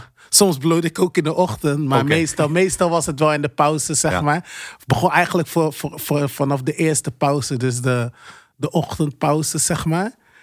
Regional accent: Rotterdam, South Holland, Netherlands; also born or lived in Breda; Want ik ben opgegroeid in Rotterdam.

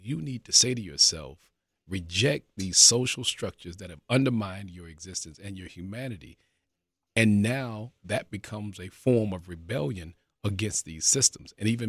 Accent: Atlanta, Georgia, United States; I'm being from Atlanta, so oftentimes I'd have to fight just to get legitimacy to be in the conversation

